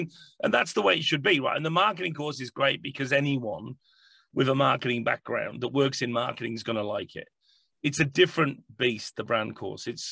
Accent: North West England, United Kingdom; You know, I'm more prosaic. You know, I'm from Cumbria, for God's sake.

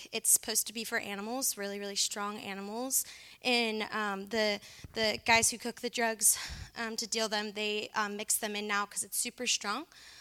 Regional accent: Harrisonburg, Virginia, United States; now in Philadelphia, United States; I'm actually originally from Harrisonburg, Virginia, in the Shenandoah Valley. I moved to Kensington, Philadelphia about 3 years now this summer.

